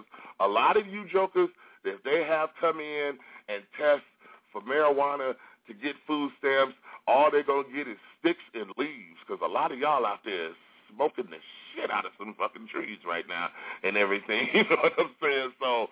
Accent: Detroit, Michigan, United States; the coordinates of my old house where I grew up in Detroit, Michigan.

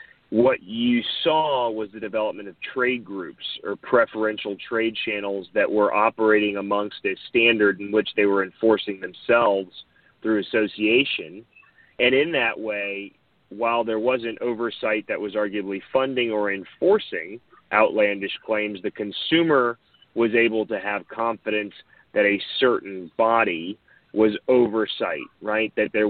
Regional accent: Florida, United States; Growing up in Central Florida and being a part of the community

